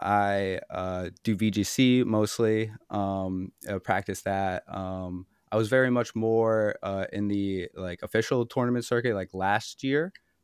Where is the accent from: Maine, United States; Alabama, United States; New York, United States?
New York, United States; now in New York City, United States; Yes, I'm from New York. Originally from Long Island and currently live in New York City and enjoying it very much.